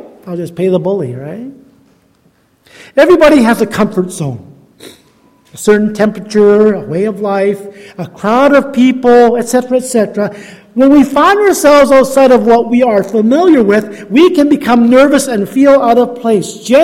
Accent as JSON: {"language": "English", "town": "Thunder Bay", "region": "Ontario", "country": "Canada", "tie": "born or raised there", "said": "I'm from Thunder Bay, Ontario. And they all looked at me kind of like disappointed. Like it was kind of like, well, because I was born in Canada. I had never been farther east than Toronto."}